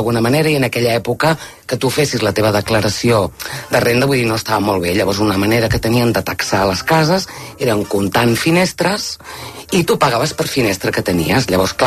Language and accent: Catalan; Sabadell, Catalonia, Spain; Soc de Sabadell.